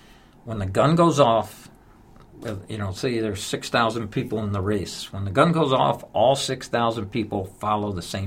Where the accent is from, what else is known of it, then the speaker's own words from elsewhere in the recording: Bethlehem, Pennsylvania, United States; and that's my hometown.